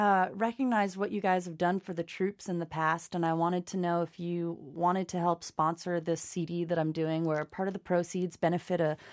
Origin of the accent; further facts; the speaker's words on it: Massachusetts, United States; And I'm like, "Come on. I'm from Massachusetts. This is nothing."